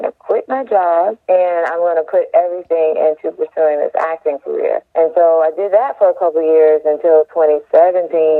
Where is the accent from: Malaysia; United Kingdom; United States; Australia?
United States; Daytona Beach, Florida; I'm from Daytona Beach.